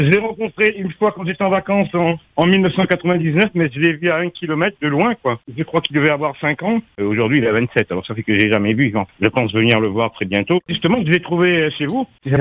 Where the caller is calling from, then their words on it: Nancy, Grand Est, France; de Nancy, j'habite à Nancy.